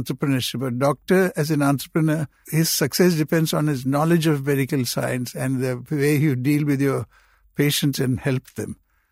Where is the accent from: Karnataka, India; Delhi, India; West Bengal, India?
West Bengal, India; Kolkata; So I came from Calcutta and knocked on the door and got myself a job, you know.